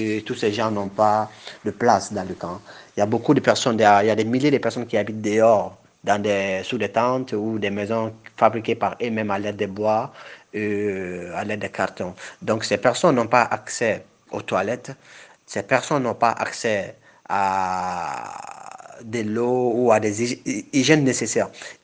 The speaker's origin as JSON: {"language": "French", "country": "Mali", "lives_now": "Greece", "said": "je viens du Mali, j'habite précisément en Grèce."}